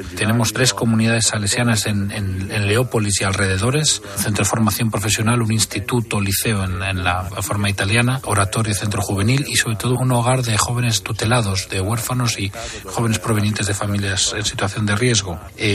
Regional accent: Ukraine; esta guerra nos hace estar muy unidos como pueblo ucraniano

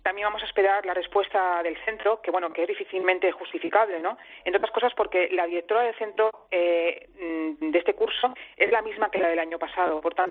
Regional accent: Catalonia, Spain; born there; yo soy nacida en Cataluña y puedo hablar en catalán y en castellano, ¿no?

